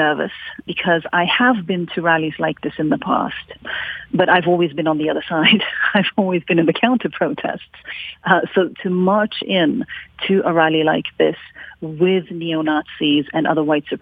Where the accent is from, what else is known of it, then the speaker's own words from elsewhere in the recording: Norway; So I am the daughter of immigrants. But I myself was actually born and raised in Norway.